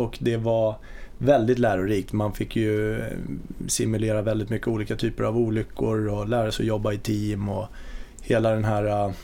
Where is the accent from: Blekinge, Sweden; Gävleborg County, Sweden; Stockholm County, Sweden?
Stockholm County, Sweden; Nynäshamn; Jag är uppvuxen i Nynäshamn och har bott nere i Nynäshamn tills att jag började skulle göra lumpen faktiskt.